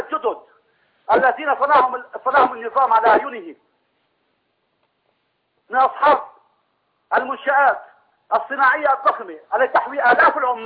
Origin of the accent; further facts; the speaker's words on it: Aleppo, Aleppo Governorate, Syria; أقول لكل القاعدين من كل أنحاء سوريا وأخص حلب، فأنا من حلب.